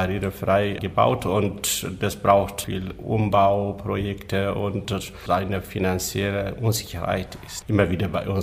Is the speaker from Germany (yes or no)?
no; Ethiopia; Da zum Beispiel, ja, ursprünglich bin ich aus Äthiopien